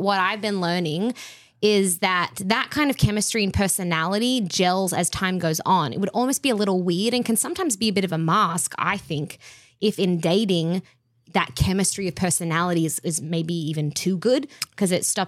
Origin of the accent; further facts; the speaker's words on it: Australia; I mean, I'm Australian.